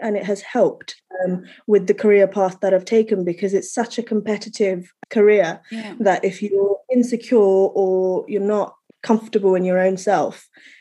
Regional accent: Kathmandu, Bagmati, Nepal; because I was born in Kathmandu. Mm. My mother's from Baglung and dad's from Chowdhara, Sindhu Palzok. So in Kathmandu, I just kind of grew up on my own with the adults.

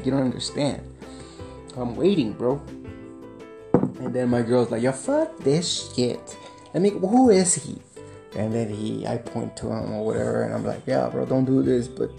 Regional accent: El Paso, Texas, United States; Like, I'm here from El Paso, la da da.

